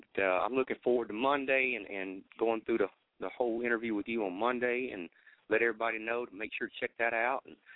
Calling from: South Carolina, United States; I'm calling from upstate South Carolina.

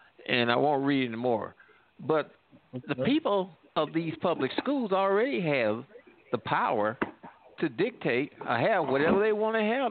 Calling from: Midwest, United States; I'm calling from the Midwest, Mr. P.

